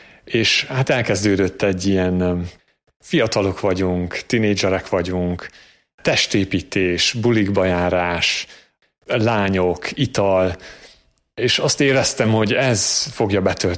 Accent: Transylvania, Romania; also born or lived in England; now in Hungary; a Korátlan Kriszti közösség tagja. Erdélyben születtem és nevelkedtem, majd Isten 12 évre Angliába vezetett, és most 2 éve Magyarországon élünk a közösséggel. Katolikus családban születtem és nőttem fel

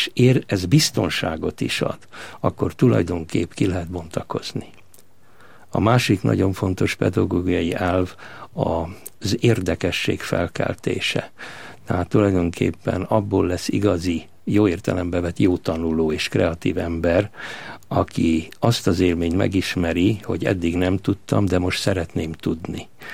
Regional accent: Hungary; born there; mindenünk Kolozsváron maradt, én már itt születtem, édesanyám 9 hónapos terhes volt a több hónapos marhavagonos menekülés alatt

